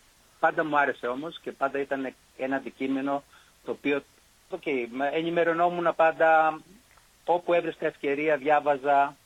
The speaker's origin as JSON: {"language": "Greek", "town": "Megara", "region": "Attica", "country": "Greece", "tie": "born or raised there", "said": "Εγώ, όπως ξέρετε, γεννήθηκα και μεγάλωσα στα Μέγαρα και επαγγελματικά σταδιοδρόμησα στα Μέγαρα, σε μια οικογενειακή επιχείρηση, μέχρι 42 χρόνια."}